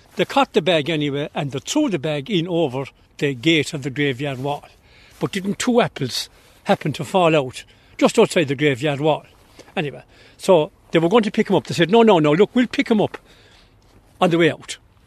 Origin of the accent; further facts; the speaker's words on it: Fanore, County Clare, Ireland; I think the fascination for us growing up in Fanore, that time between the mountain and the sea